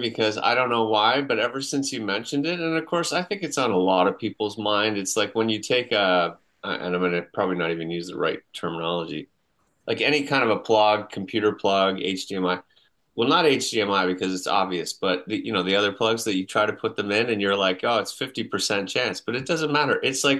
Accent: Canada; It's been really cold here in Tottenham, Ontario. But it is going to be a white Christmas, which as a Canadian or anybody who lives in a northern country, that's what you're hoping for.

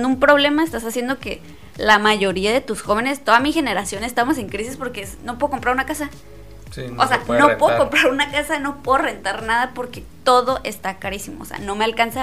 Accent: Mexico; a nosotros como pueblo mexicano no nos afecte

